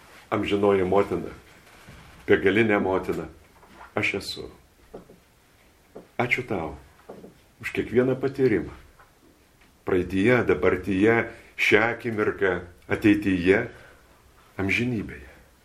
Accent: Vilnius, Vilnius County, Lithuania; aš nežinau, kur čia sustojimas, nes aš iš Vilniaus, ne čia gyvenu

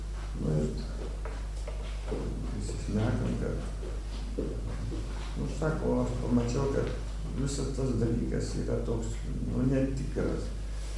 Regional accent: Lukšiai, Marijampolė County, Lithuania; važiavau aplankyti savo gimtajame miestelį, Šakių rajone. Lūkšiuos.

